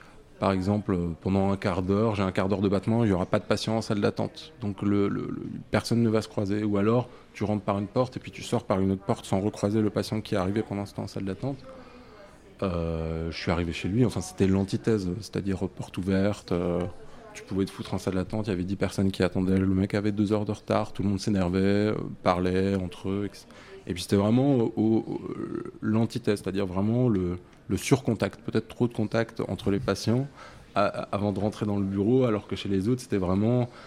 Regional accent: Strasbourg, Grand Est, France; en ville, chez moi, à Strasbourg.

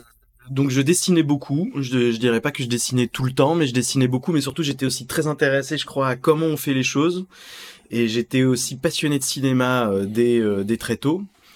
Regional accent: Strasbourg, Grand Est, France; moi je suis français, je viens de Strasbourg, donc c'est un peu la campagne, comme ça, c'est pas Paris, voilà, et pas du tout d'une famille d'artistes

